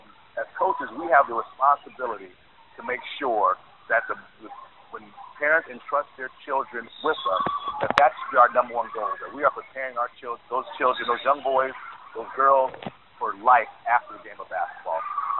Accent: Youngstown, Ohio, United States; now in Mount Pleasant, United States; I'm from Youngstown, Ohio.

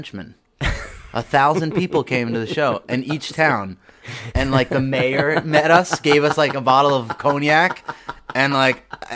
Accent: Valley Stream, New York, United States; It's like got 20 minutes from the city, like South Shore.

